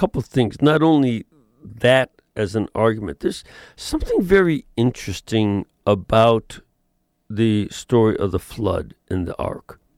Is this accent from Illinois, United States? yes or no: yes; Chicago, Illinois, United States; think about Chicago, my hometown.